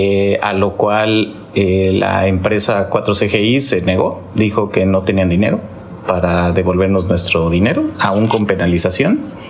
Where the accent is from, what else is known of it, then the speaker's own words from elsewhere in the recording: Mexico City, Mexico; Yo vendí un departamento en Ciudad de México, de donde soy originario, para invertir aquí, para pues tener y retirar y vivir acá.